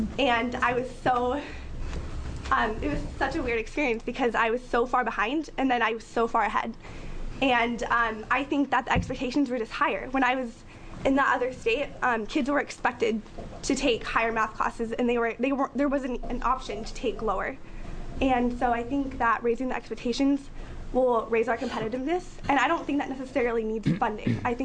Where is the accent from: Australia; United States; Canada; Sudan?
United States; Portland, Oregon; And when I was in that other state, I moved there from Portland, and I was years behind.